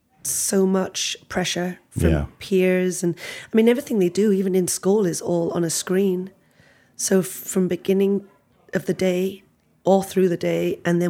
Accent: England, United Kingdom; When I was growing up in England

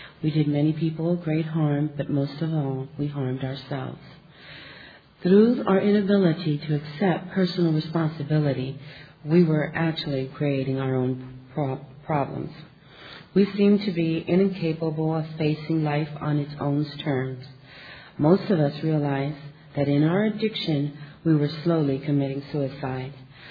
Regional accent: California, United States; Hi, family. … from Orange County, California.

